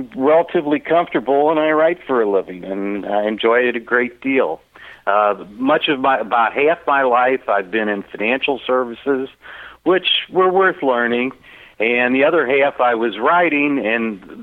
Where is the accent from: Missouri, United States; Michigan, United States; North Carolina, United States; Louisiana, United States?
Missouri, United States; St. Louis; Well, I'm from St. Louis originally, and I live here now and teach a little English, but I write full time.